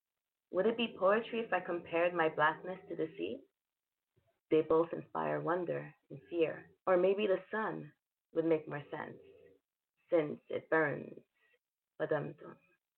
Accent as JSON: {"language": "English", "country": "Canada", "said": "Okay, I'm from Canada. I'm born in Canada. My parents are from Cameroon."}